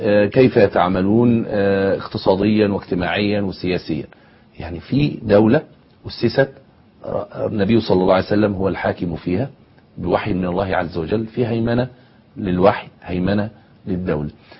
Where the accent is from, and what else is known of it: Egypt